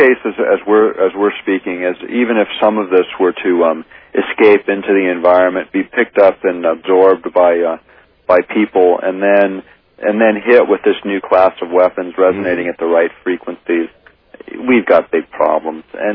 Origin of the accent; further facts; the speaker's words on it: United States; And that just does not sit well with me as an American.